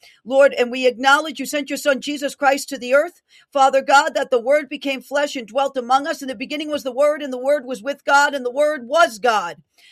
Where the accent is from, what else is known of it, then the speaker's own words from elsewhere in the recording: Bronx, New York, United States; I'm from the Bronx, so I am your fellow neighbor down in the city.